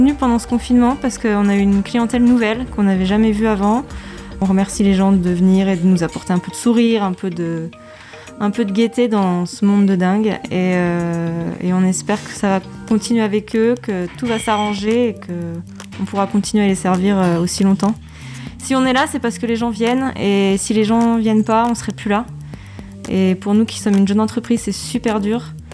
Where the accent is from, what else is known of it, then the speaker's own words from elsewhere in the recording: Chamonix, Auvergne-Rhône-Alpes, France; born there; Je suis née sur Chamonix il y a 30 ans. Je suis partie faire des études à Annecy pour du marketing.